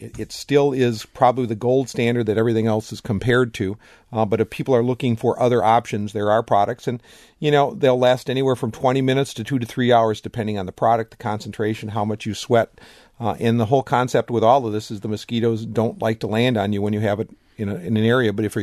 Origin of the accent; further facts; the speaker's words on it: Wisconsin, United States; you know, my perspective growing up in Wisconsin, the last few years, the mosquitoes have been on the light side